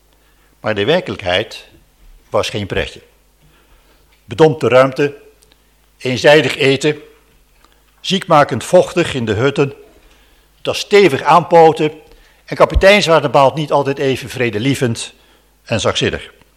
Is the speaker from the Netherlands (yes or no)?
yes; Schiedam, South Holland, Netherlands; born there; Ik ben in Havenstad geboren. Schiedam. Ik heb in Havenstad gewerkt.